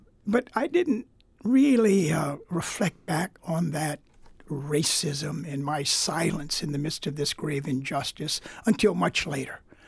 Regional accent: Louisiana, United States; growing up in Louisiana, in that little town outside of New Orleans, 3,000 people

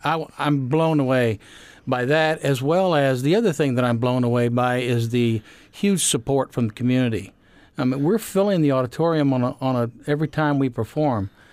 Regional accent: Oklahoma, United States; Well, and growing up in Oklahoma, being a Cajun, having to shred all those things and then to pick up the British accent has been somewhat of a chore.

